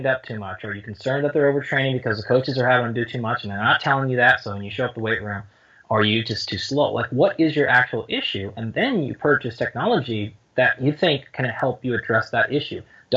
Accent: Seattle, Washington, United States; since I'm from Seattle, we'll pick the Seahawks.

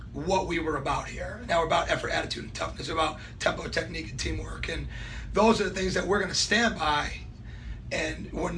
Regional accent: Northeast, United States; I'm from the Northeast, I'm in the Southeast now

